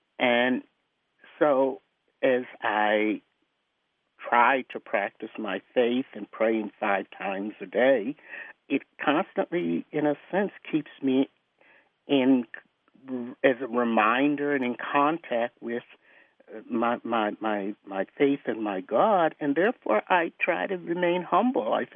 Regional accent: Derwood, Maryland, United States; I'm from Durwood, Maryland.

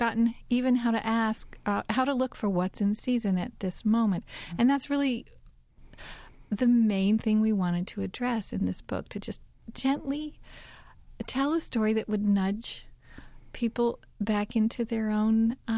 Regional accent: Kentucky, United States; We moved to southwestern Virginia for a lot of reasons. It's very near where I grew up in Kentucky.

